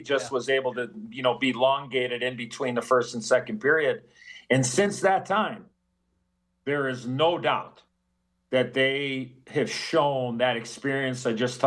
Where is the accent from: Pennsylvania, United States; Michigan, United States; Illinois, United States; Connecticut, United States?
Illinois, United States; Chicago; we were playing that night against Chicago, oddly enough, my hometown team.